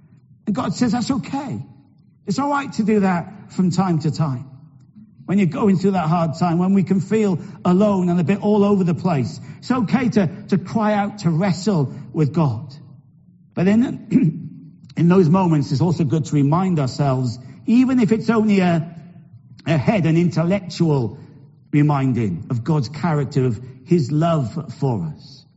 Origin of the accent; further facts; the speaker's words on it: Wales, United Kingdom; moved away as an adult; But being Welsh, even though I haven't lived in Wales since 2001, being Welsh is something who I am, is something who I will always be, and I'm very proud to be a Welshman.